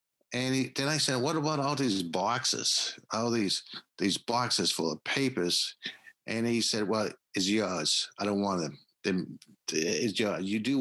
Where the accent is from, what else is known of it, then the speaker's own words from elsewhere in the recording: Boston, Massachusetts, United States; I grew up in Boston, so they made me a Boston cream cake.